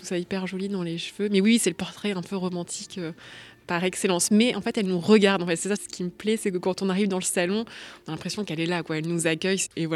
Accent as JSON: {"language": "French", "region": "Normandy", "country": "France", "moved": "as an adult", "lives_now": "Paris, France", "said": "moi je suis normande, je suis arrivée à Paris en 2008 pour les études. Je connaissais vraiment pas du tout Paris"}